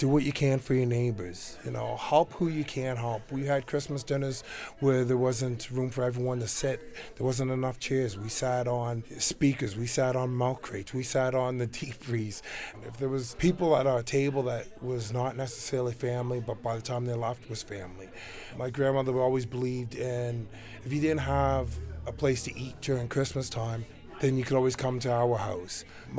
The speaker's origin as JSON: {"language": "English", "town": "Saint John", "region": "New Brunswick", "country": "Canada", "tie": "born or raised there", "said": "I'm from St. John, New Brunswick, born and raised."}